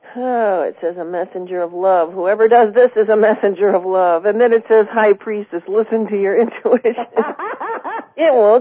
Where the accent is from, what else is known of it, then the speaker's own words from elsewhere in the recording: Indiana, United States; Say hi to Indiana for me. That's my home state.